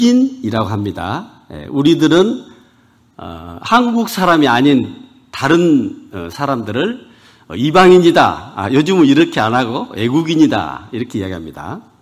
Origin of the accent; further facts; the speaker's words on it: Muan, South Jeolla, South Korea; born there; 전라남도 무안군 무암읍에서 태어났는데요. 이남 사녀 중에 막내로 태어났습니다.